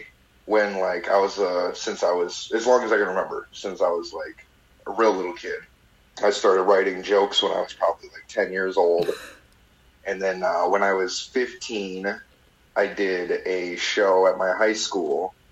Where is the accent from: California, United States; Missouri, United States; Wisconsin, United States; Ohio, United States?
Wisconsin, United States; Lafarge; now in Portland, United States; I'm from a town called Lafarge, Wisconsin.